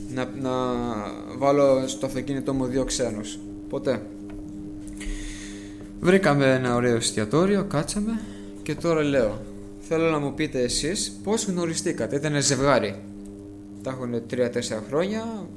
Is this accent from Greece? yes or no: no; New York, United States; είμαι από τη Νέα Υόρκη.